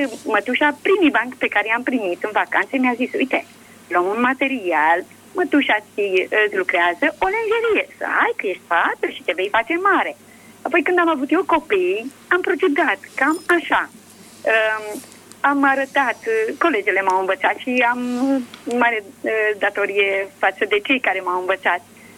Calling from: Pitești, Argeș, Romania; din Pitești.

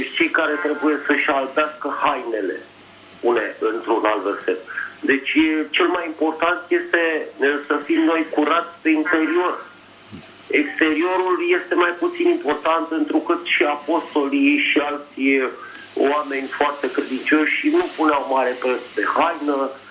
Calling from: Bucharest, Romania; din București

